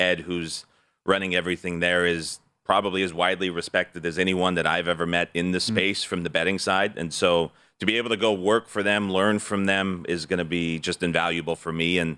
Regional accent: Alberta, Canada; as a Canadian, just pack up and move into the States. But I think for sure, winters in California, a lot more appealing than winters in Alberta, Canada.

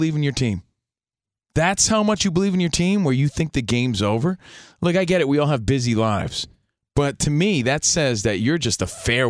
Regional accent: East Coast, United States; now in Los Angeles, United States; We're from the East Coast. We're out here in L.A.

